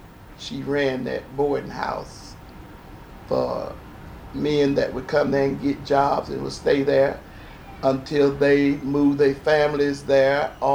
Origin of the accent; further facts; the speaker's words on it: Cardinal, Kentucky, United States; born there; I was born in Cardinal, Kentucky.